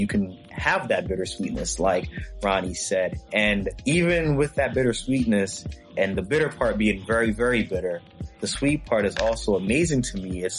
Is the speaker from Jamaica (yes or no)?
yes; Jamaica; so as like a Jamaican person, I'm like, yeah, like they're from here.